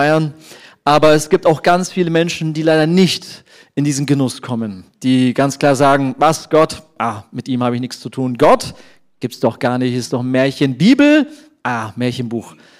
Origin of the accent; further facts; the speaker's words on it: Munich, Bavaria, Germany; Ich komme aus München, bin angestellt in der Zionkirche Augsburg